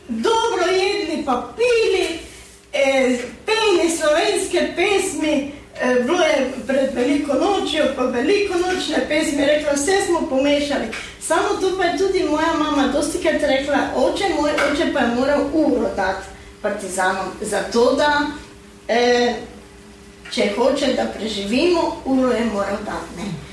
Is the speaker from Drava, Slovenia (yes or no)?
yes; Studenci, Drava, Slovenia; born there; na Studence, moj rojstni kraj